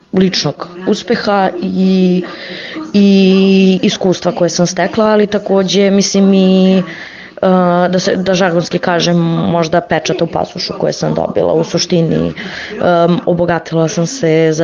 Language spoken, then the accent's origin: Serbian; Ćićevac, Šumadija and Western Serbia, Serbia; Ja sam iz Ćićevca, mala sredina